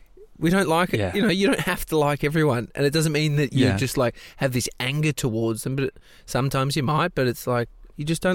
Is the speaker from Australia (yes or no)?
yes; Australia; I say Stan because we're Australian.